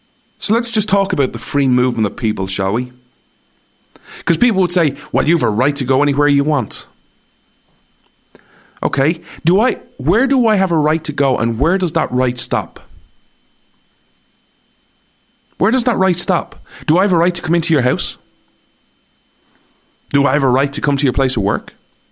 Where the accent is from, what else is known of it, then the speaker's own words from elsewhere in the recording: Ireland; So I'm an Irishman.